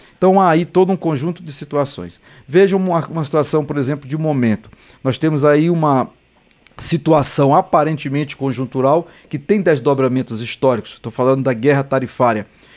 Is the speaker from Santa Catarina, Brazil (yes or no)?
no; Maranhão, Brazil; eu sou do Maranhão